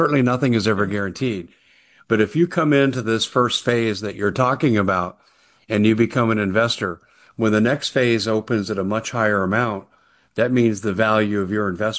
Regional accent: Whitman, Arizona, United States; There's my hometown right there, Whitman, Arizona. It's more of a hamlet. It's kind of a mythical name. It's not an incorporated city, but it's a general area in North Maricopa County, north of metropolitan Phoenix.

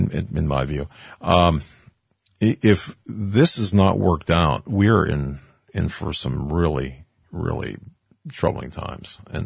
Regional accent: Pennsylvania, United States; Going to the petition before the Supreme Court, Pennsylvania, my home state here, where I'm broadcasting from.

